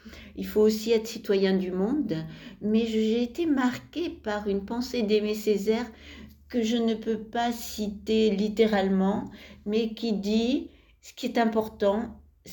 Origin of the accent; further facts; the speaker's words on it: Draguignan, Provence-Alpes-Côte d'Azur, France; Je suis née à Draguignan, donc j'ai passé les 4 premières années de mon enfance à Draguignan. Ensuite, mes parents sont allés habiter au Muy, mais à la campagne. Donc, j'ai été scolarisée à Draguignan.